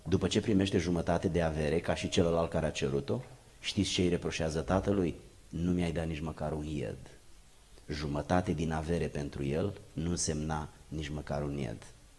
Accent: Giurgiu County, Romania; mai toată copilăria mea am petrecut-o mergând pe câmpurile din, de lângă satul meu, pe malul Dunării sub București, în zona Giurgiului

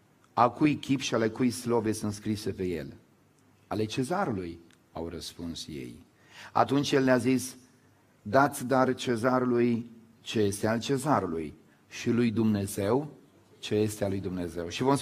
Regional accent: Moldavia, Romania; now in Bucharest, Romania; Când am venit în București și am zis: vedeți că eu vin din Moldova

